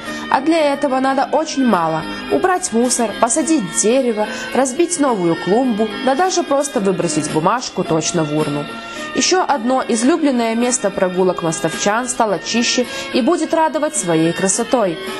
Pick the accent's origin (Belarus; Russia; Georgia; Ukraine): Belarus; Мы, белорусы, всегда славились чистыми и ухоженными улицами городов, парками и скверами.